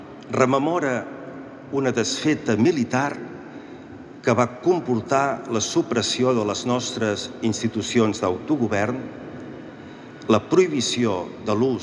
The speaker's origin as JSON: {"language": "Catalan", "region": "Catalonia", "country": "Spain", "said": "som un poble bimil·lenari i com a catalans tenim 1000 anys d'història."}